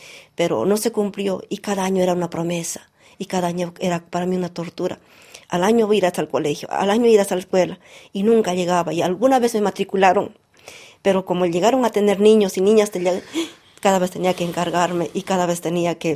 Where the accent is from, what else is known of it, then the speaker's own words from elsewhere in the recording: Espinar, Cusco, Peru; Y al día siguiente mi padre llegó y me llevó de vuelta a Espinar, a mi pueblo, y ahí comencé a estudiar de nuevo.